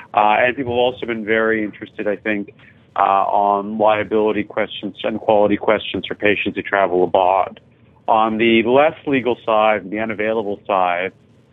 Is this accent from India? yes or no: no; Canada; I'm originally from Canada.